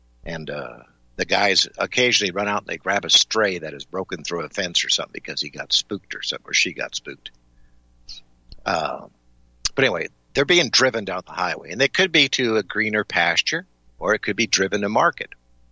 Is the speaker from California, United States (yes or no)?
no; Montana, United States; but I'm from Montana. Well, I wasn't originally. Well, actually, I was conceived here.